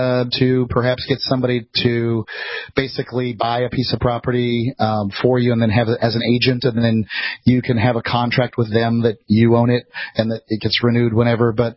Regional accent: United States; But you know, I can tell you as an American, I like the idea of buying my property

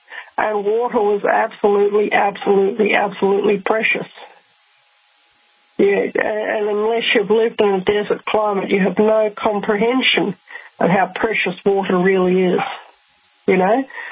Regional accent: Rotorua, Bay of Plenty, New Zealand; I didn't grow up in such an arid area. I grew up in Rotorua in New Zealand.

